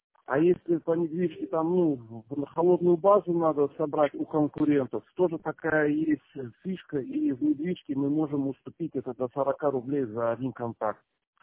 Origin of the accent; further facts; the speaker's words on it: Simferopol, Crimea, Ukraine; я сам из Симферополя